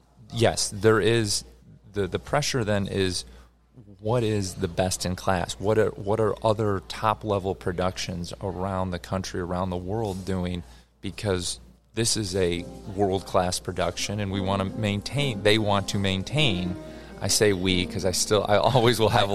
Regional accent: Michigan, United States; also born or lived in Colorado; I mean, I'm originally from Michigan, but I worked in Colorado, mm-hmm.

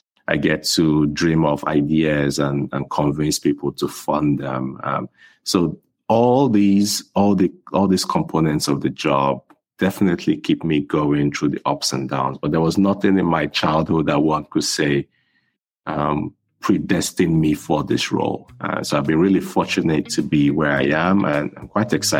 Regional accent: Nigeria; I think growing up in Nigeria, I never really dreamed of becoming a professor as my full-time career.

